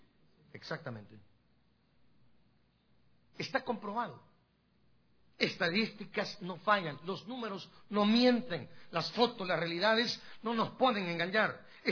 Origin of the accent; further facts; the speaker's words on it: Guatemala; Nosotros tuvimos un terremoto devastador en Guatemala. El día 4 de febrero de 1976. En mi pueblo habíamos más de 12.000 habitantes.